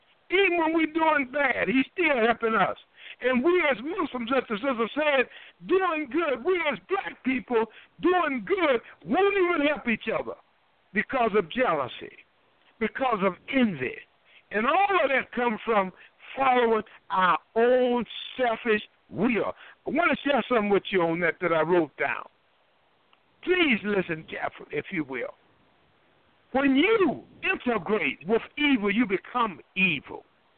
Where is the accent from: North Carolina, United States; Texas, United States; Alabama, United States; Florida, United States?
North Carolina, United States; Durham; My hometown, Durham, North Carolina, Oklahoma. Black people had their own stores and everything.